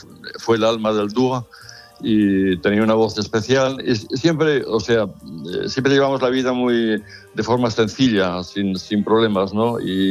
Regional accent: Barcelona, Catalonia, Spain; born there; yo nací en Barcelona, pero mis padres eran aragoneses

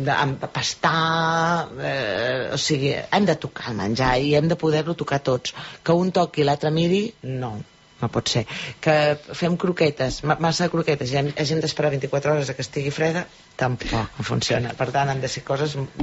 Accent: Granollers, Catalonia, Spain; Soc filla d'allà, sí. Vaig néixer a la Fonda, sí, sí.

